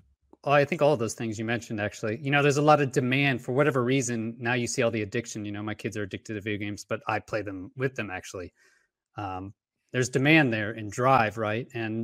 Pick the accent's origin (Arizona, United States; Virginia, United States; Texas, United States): Texas, United States; Houston; I grew up in Houston, Texas, actually, and I went to the Air Force Academy.